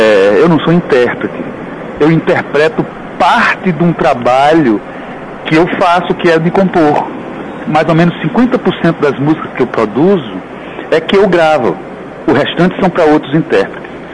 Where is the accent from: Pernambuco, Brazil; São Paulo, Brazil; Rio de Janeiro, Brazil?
Pernambuco, Brazil; Recife; moved away as an adult; E até os 16, 17, 18 anos, eu estava em Recife. Saí de Recife aos 21 anos de idade.